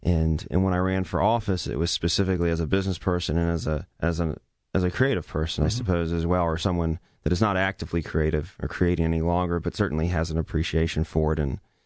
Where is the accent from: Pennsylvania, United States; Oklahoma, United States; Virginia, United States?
Virginia, United States; Charlottesville; Well, I'm from Charlottesville, that's for one thing.